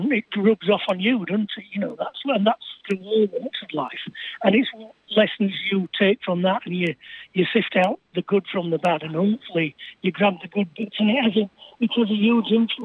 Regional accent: England, United Kingdom; Yeah, my dad was born in Letterkenny, in a small place called Lismorehan, and of course I was brought up then in England. And I actually spend most of the winter in Mayo, actually. On the west coast of Ireland

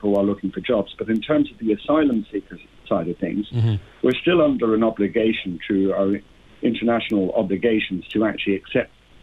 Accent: Ireland; We can't forget that we as Irish people were a migrant race ourselves for for over 100 years since the famine.

